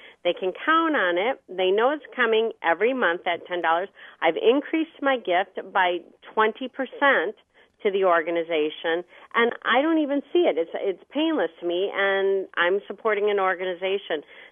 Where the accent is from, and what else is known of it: Alpena, Michigan, United States; born or raised there